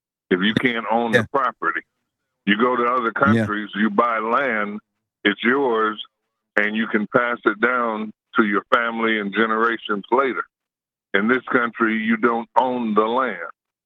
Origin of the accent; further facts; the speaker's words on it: United States; born there; I have been black in America all my life. I was born in America.